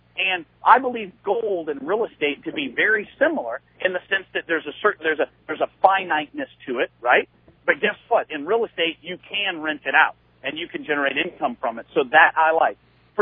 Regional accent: Texas, United States; I'm from Texas, so everything goes football metaphor.

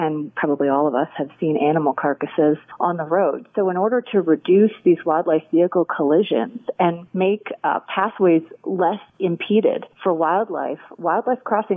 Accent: New Jersey, United States; I grew up in New Jersey. That's where I learned to drive, and I lived in fear of deer jumping out in front of me.

